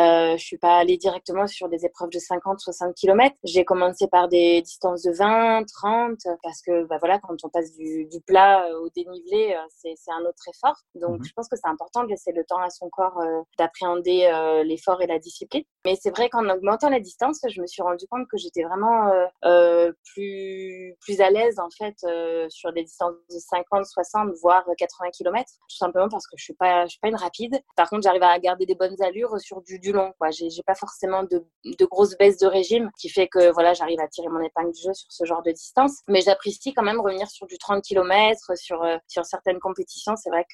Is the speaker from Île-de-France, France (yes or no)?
no; Le Mans, Pays de la Loire, France; moved away as an adult; also born or lived in Toulouse; now in Uzès, France; J'habite dans le Gard à Uzès, plus particulièrement. Je suis mancelle, puisque je suis née au Mans, en Sarthe, où j'ai vécu jusqu'à mes 18 ans.